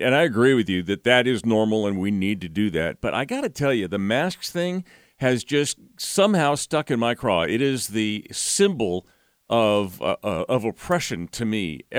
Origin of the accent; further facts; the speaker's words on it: Santa Cruz, California, United States; I saw a video in my hometown of Santa Cruz, California